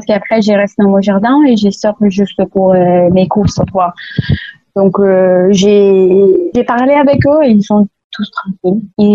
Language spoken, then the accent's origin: French; Italy; French is a second language; Sauf que je suis italienne